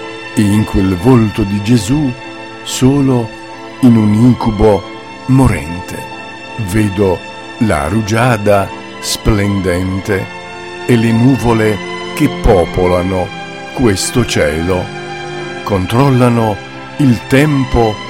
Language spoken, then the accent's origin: Italian; Saviano, Campania, Italy; io sono di Saviano